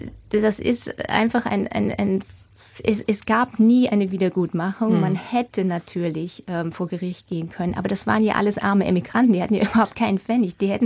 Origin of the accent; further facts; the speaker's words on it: Germany; Und dieses Standardwerk, mit dem ich halt auch aufgewachsen bin in Deutschland